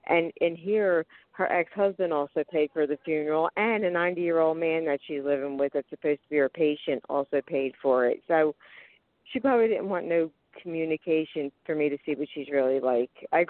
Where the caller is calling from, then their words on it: Philadelphia, Pennsylvania, United States; I'm a frequent caller. … from Philadelphia.